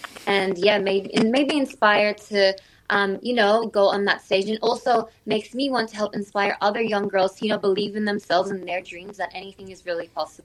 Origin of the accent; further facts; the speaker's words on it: Australia; because I was raised, you know, as both Filipino Australian, so I have those values instilled in me, the warmth, the resilience, the respect for your elders.